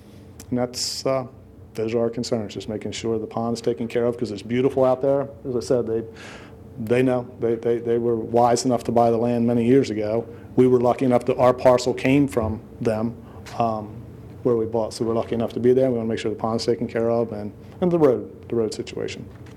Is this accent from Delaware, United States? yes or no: yes; Rehoboth Beach, Delaware, United States; also born or lived in Lewes, United States / Philadelphia, United States; I grew up in Rehoboth, born in Lewis, lived in Philly for 4 years after college, have been in Georgetown since I was married 20 years ago, and we moved out to Collins Pond about 3 years ago.